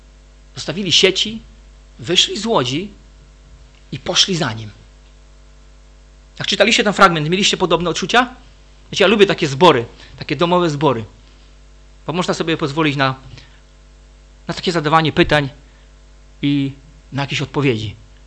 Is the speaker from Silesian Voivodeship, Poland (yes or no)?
yes; Jastrzębie-Zdrój, Silesian Voivodeship, Poland; also born or lived in Warsaw; Oryginalnie to pochodzę z Jastrzębia Zdroju, nie ze zboru twojego taty, ale ze zboru, który prowadził brat Henryk Turkanik. Tam spędziłem 18 lat.